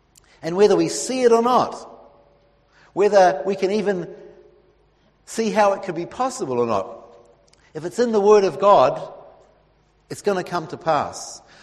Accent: New Zealand; now in Israel; You're from the north, and I'm from New Zealand. I'm from the ends of the earth.

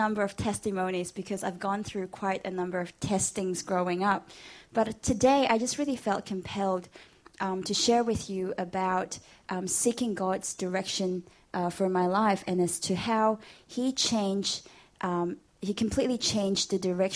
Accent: Kota Kinabalu, Sabah, Malaysia; moved away as an adult; now in Australia; I'm from Kota Kinabalu, which is in the island of Borneo.

